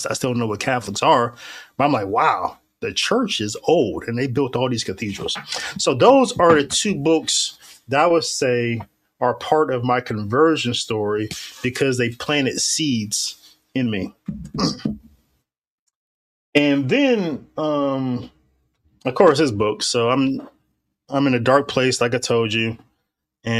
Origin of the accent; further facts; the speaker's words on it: Warren, Ohio, United States; it helped me realize what Malcolm X taught me as a kid growing up in Warren, Ohio.